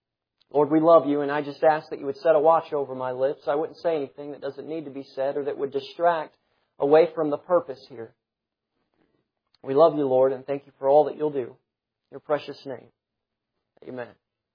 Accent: Florida, United States; I grew up in Florida. Of course, we have wasps here, that sort of thing.

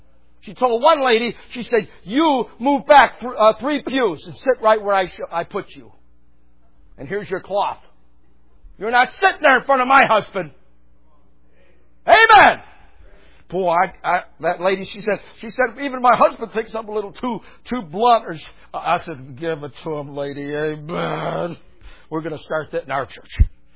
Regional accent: New York, United States; I don't know how it's supposed to be said. I'm from New York.

